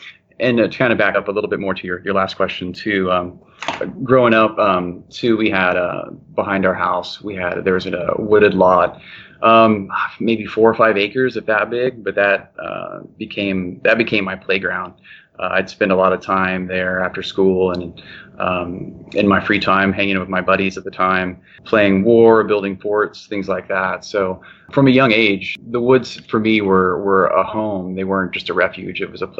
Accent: Fort Smith, Arkansas, United States; I grew up in Fort Smith, Arkansas. Lived there until I was 18, then went to school in Central Arkansas.

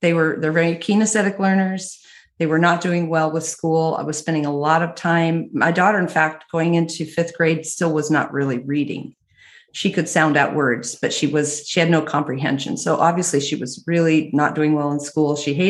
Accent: Oregon, United States

